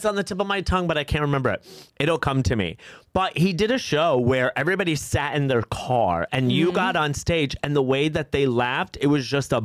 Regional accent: Chicago, Illinois, United States; now in New York City, United States

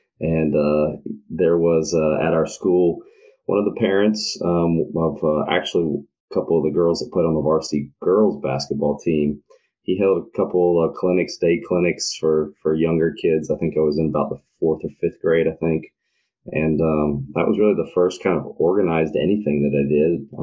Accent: North Carolina, United States; And I was from North Carolina, so I had the triangle there with Duke and North Carolina and NC State.

